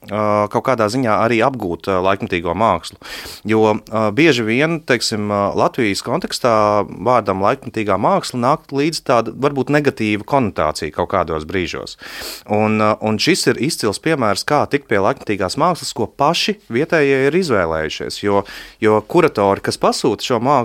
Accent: Kuldīga, Kurzeme, Latvia; jo pretējā gadījumā mums kuldīdzniekiem sāks vēdera spazmas

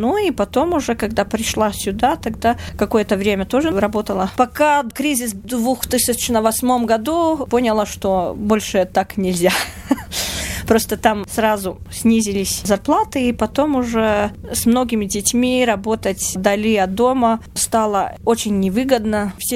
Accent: Roja, Kurzeme, Latvia; also born or lived in Daugavpils / Riga; я сама родилась в Даугавпилсе, потом мои родители жили в Рое, в Талсинском районе, потом в Риге просто жила, когда училась и начала работать уже по профессии.

